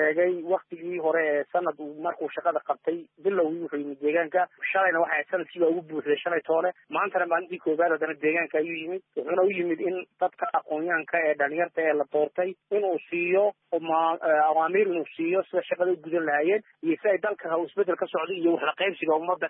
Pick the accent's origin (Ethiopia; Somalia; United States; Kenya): Ethiopia; Somali Region; Itoobiyaan baan nahay Soomaali baan nahay